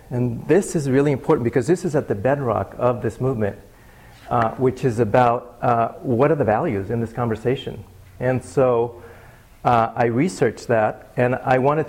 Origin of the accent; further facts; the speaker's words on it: Chile; I'm from Chile originally